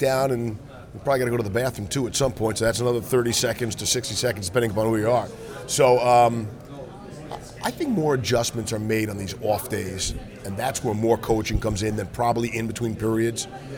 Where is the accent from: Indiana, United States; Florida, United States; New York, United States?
New York, United States; I grew up in New York as a Ranger fan.